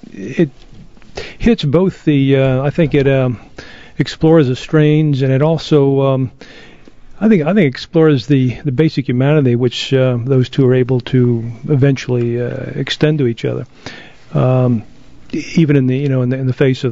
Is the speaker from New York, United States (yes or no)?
yes; New York City, New York, United States; New York City.